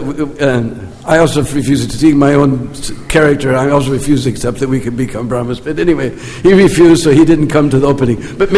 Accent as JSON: {"language": "English", "country": "United States", "said": "And, you know, I'm from America"}